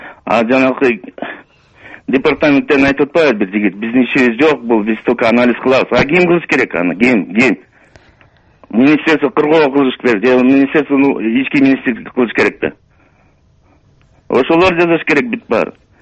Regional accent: Bishkek, Kyrgyzstan; Мен Бишкектен болом болот.

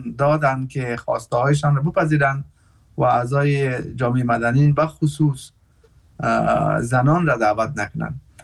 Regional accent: Afghanistan; ما مردم که از افغانستان هستیم

